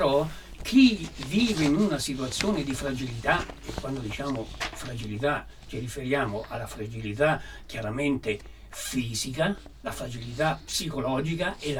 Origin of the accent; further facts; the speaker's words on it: Nocera Umbra, Umbria, Italy; io, come è stato detto, vengo da Nocera Umbra, abito a Nocera Umbra